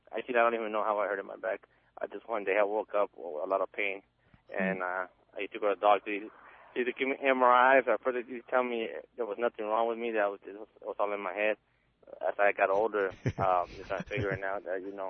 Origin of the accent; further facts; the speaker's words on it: San Jacinto, California, United States; I'm from San Jacinto, Riverside County, and I'm a CNC machinist.